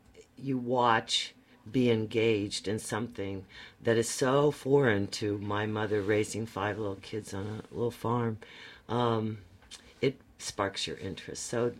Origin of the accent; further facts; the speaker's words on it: Ohio, United States; And so I grew up in Ohio, and there were a number in the museum there